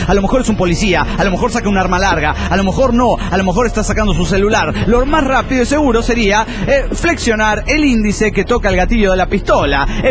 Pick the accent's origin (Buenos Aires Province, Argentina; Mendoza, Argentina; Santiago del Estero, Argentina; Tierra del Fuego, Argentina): Buenos Aires Province, Argentina; La Plata; No, soy originario de La Plata, pero estoy en un café de la Plaza San Marcos, en Venecia.